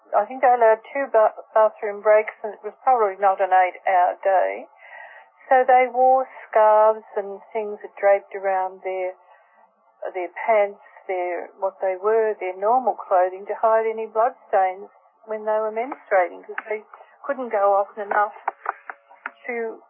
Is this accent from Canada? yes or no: no; Australia; I'm not an American, but in Australia